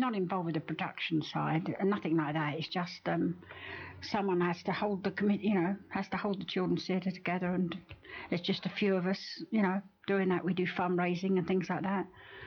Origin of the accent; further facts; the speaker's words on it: London, United Kingdom; moved away as an adult; I come from North London.